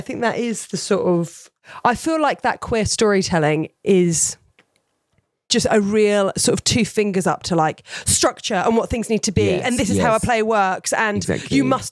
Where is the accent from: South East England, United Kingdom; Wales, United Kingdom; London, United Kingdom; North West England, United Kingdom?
South East England, United Kingdom; Portsmouth; growing up in Portsmouth or whatever